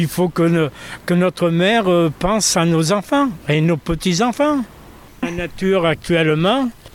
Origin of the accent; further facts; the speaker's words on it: Montélimar, Auvergne-Rhône-Alpes, France; now in Manosque, France; Et pourtant, je ne suis pas d'ici, je suis de Montélimar.